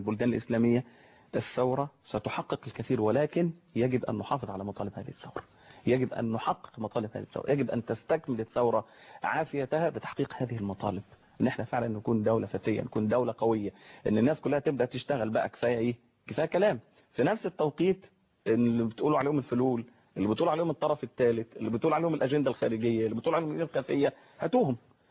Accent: Egypt; إحنا فعلا كمصريين

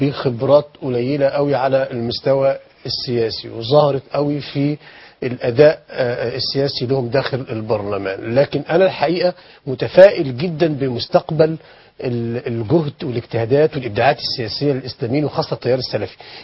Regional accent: Egypt

